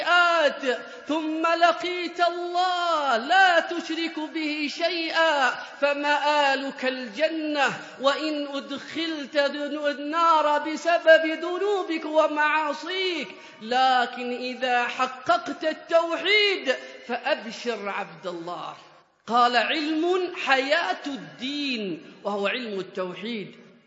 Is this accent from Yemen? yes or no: yes; Hadhramaut, Yemen; حتى من الطرائف هذه حصلت عندنا في حضرموت